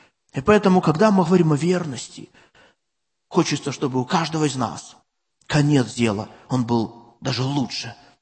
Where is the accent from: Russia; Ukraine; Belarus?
Belarus; ну как мы, белорусы, по Меркону бывает, опаздывают.